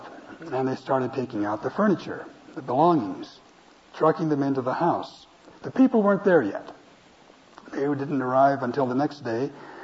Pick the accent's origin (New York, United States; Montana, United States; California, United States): Montana, United States; In the little town I grew up in Montana, nobody used moving vans.